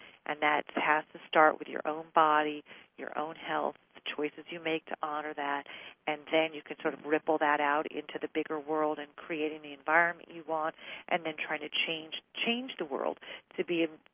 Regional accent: Los Angeles, California, United States; I'm actually from Los Angeles.

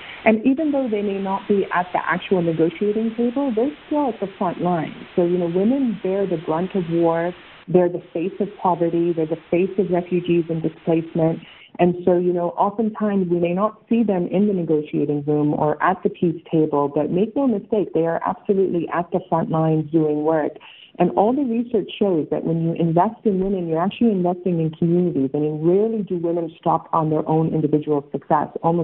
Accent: Spartanburg, South Carolina, United States; also born or lived in Saudi Arabia; I was born in Saudi Arabia, moved to Spartanburg, South Carolina when I was still 6 months. So between, you know, being, you know, born in the Middle East with roots in the Middle East and growing up in the South and to Palestinian immigrant parents

